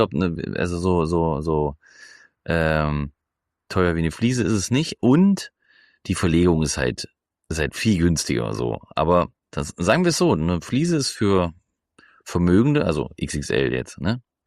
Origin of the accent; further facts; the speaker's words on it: Lürschau, Schleswig-Holstein, Germany; Ja, ich komme aus Lürschau. So ist es.